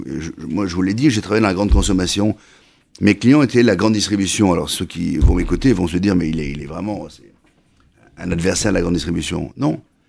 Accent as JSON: {"language": "French", "town": "Bergerac", "region": "Nouvelle-Aquitaine", "country": "France", "said": "Moi, je suis de Bergerac, mais à côté de Bergerac."}